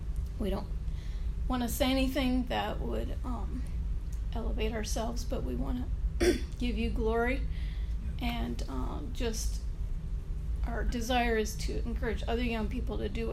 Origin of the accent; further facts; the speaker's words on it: Sugarcreek, Ohio, United States; also born or lived in Dover; I was born in Dover, Ohio, and I've lived all my life in Sugar Creek, and some people come for Amish country, but that's where I've grown up, and it's a great place to be.